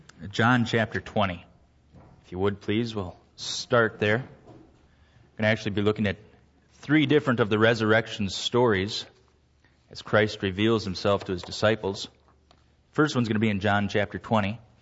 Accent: Owatonna, Minnesota, United States; When I was a kid, I grew up in Owatonna, Minnesota. It's the place where Pillsbury

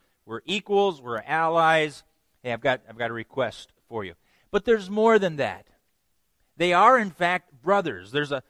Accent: Midwest, United States; now in Pennsylvania, United States; I remember the first year we came out to Pennsylvania. Understand, I'm from the Midwest.

